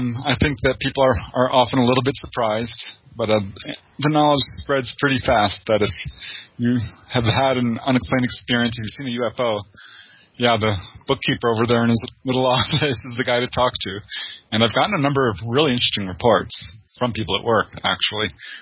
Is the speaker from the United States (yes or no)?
yes; Topanga, California, United States; You know, I grew up in Topanga Canyon